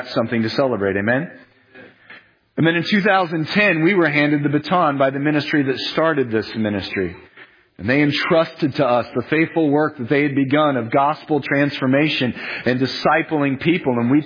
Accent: Blue Springs, Missouri, United States; when I was growing up in Blue Springs, we had a creek behind our yard.

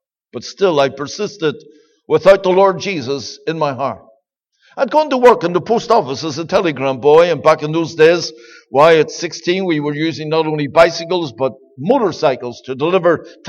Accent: Belfast, Northern Ireland, United Kingdom; born there; I was born on the Donegal Road in Belfast.

